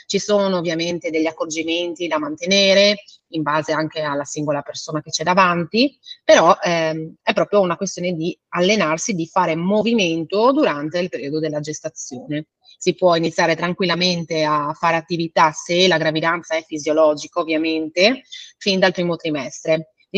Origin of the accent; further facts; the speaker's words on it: Friuli-Venezia Giulia, Italy; vengo dalla provincia di Udine e sono una professionista del movimento